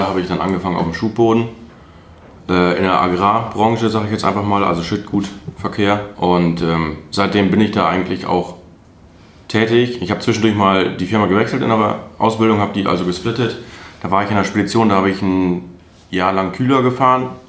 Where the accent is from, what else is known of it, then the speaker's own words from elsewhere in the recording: Altenberge, North Rhine-Westphalia, Germany; now in Diepholz, Germany; Altenberge, das ist bei Münster im Kreis Steinfurt.